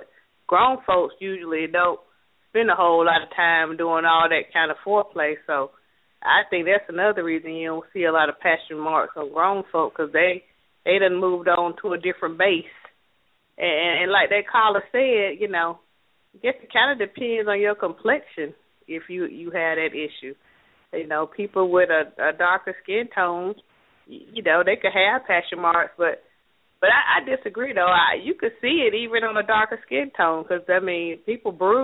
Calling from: Atlanta, Georgia, United States; Hey, I'd rather not give my name, but I'm calling from Atlanta.

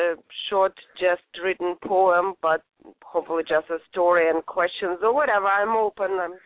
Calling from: San Bruno, California, United States; Yes, it is San Francisco area, but my area is called San Bruno, which is not even East Bay.

